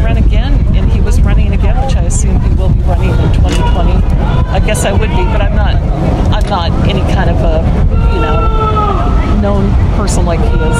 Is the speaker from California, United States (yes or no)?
yes; California, United States; kind of the middle part, you know. California is such a huge state.